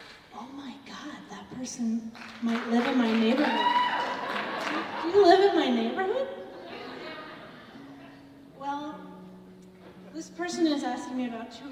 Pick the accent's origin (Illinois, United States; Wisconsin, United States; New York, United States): New York, United States; Manhattan; I grew up in Manhattan. I'm a broken person.